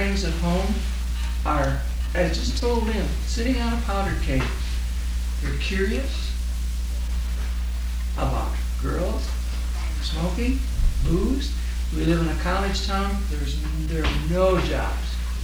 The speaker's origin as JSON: {"language": "English", "region": "Midwest", "country": "United States", "said": "I had a 15-year-old. I'm from the Midwest."}